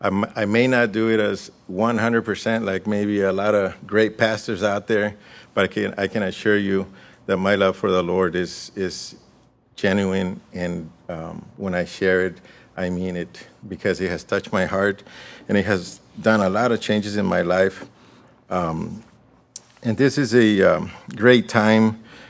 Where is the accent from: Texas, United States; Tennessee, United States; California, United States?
California, United States; Growing up in California, I remember my parents and a lot of family members would always gather to go to a big park.